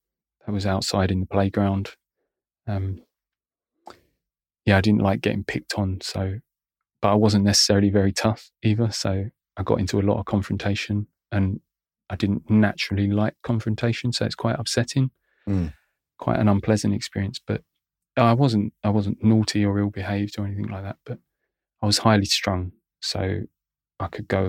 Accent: Bexleyheath, London, United Kingdom; I was born in Greenwich in South London, and I grew up in the sort of North Kent, South London areas, Bexley Heath and Welling, Plumstead and places like that. I grew up in a relatively affluent household, so quite a stable home.

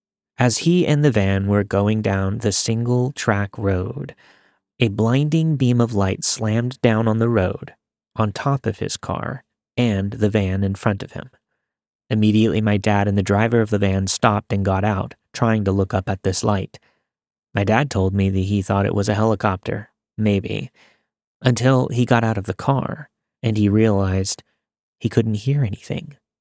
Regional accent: Scotland, United Kingdom; I grew up in the Highlands of Scotland.

